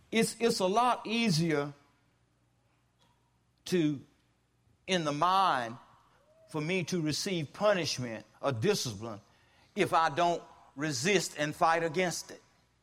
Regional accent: Baker, United States; And growing up in Baker, we didn't have street lights.

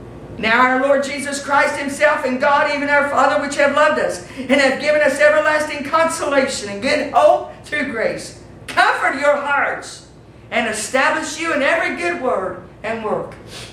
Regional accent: United States; born there; I'm thankful that I was born in America. My dad fought for this country.

